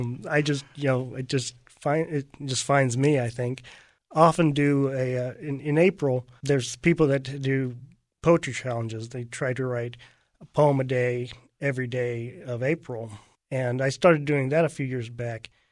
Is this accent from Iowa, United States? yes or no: no; Houston, Texas, United States; moved away as an adult; now in Dayton, United States; Okay, well, I'm from Texas. I was born in Houston, and I practiced law in Houston for about 15 years. I moved to Dayton probably about 2 years ago.